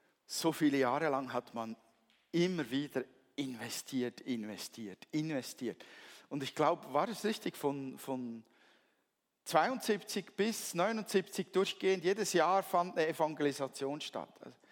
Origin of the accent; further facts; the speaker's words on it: Switzerland; Wenn ich als Schweizer Pastor würde mit so einem Teil